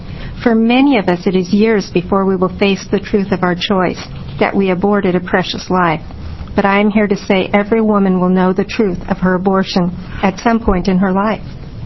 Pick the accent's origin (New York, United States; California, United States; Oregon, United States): Oregon, United States; Salem; I'm from the Salem area